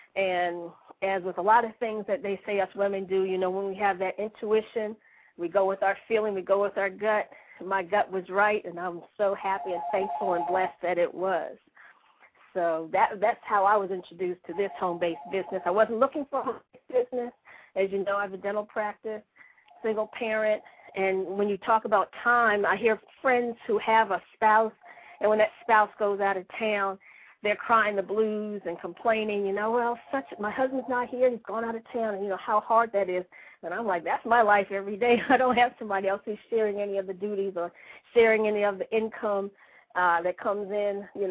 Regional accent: Washington, United States; I kept in touch with all my childhood friends since I grew up in Washington. I'm still here in Washington.

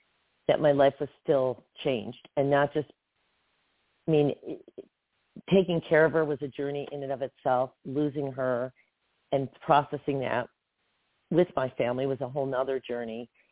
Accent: Michigan, United States; I grew up in Michigan. I ended up becoming, getting into the fashion industry and eventually moved to LA for it.

